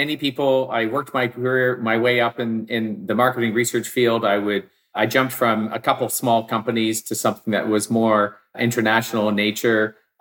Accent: Victoria, British Columbia, Canada; now in Vancouver, Canada; I grew up in Victoria. I moved to Vancouver and I decided that I'm going to get into this world of marketing research.

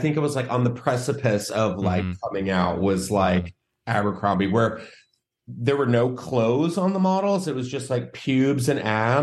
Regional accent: Texas, United States; You know, I was growing up in Texas, so I'm like looking at these

